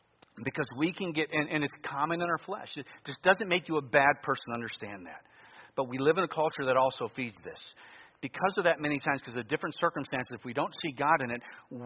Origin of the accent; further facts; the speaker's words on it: Cleveland, Ohio, United States; born there; It wasn't an accident that I was born in Cleveland, Ohio.